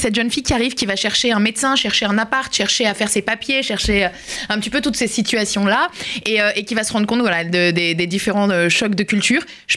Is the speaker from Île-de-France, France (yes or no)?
yes; Paris, Île-de-France, France; je suis parisienne à la base.